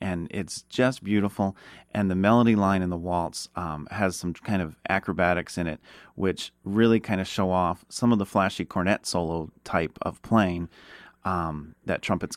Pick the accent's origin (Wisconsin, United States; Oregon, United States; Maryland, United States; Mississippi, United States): Maryland, United States; I grew up in Maryland and had very supportive parents that got me lessons pretty much right away.